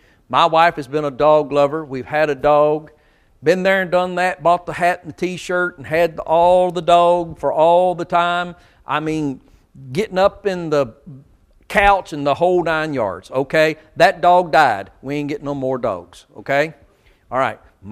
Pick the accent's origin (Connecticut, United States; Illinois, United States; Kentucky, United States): Kentucky, United States; I grew up in Kentucky, and a lot of my extended family were very poor people.